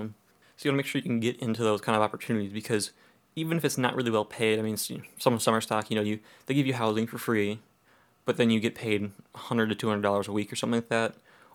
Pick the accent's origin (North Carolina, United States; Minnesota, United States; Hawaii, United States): Minnesota, United States; born there; also born or lived in Wisconsin; I mean, yes, I was born in Minnesota, but I've been in Wisconsin for, like, when I was a freshman, for 15 years I've been there.